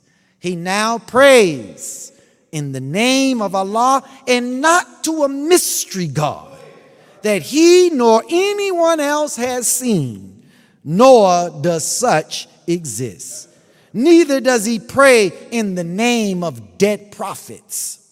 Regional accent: United States; But, you know, we just growing up in America, you know.

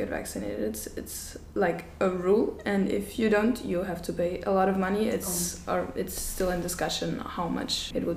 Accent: Austria; English is a second language; now in Mostar, Bosnia and Herzegovina; I am from Austria and 16 years old, and right now I'm studying in UWC Mostar, Bosnia Herzegovina.

